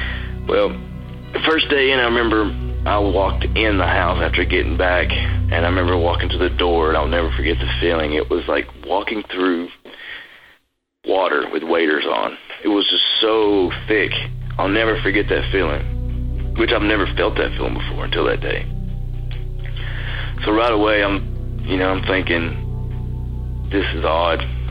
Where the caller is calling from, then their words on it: Chattanooga, Tennessee, United States; I'm from Chattanooga, Tennessee.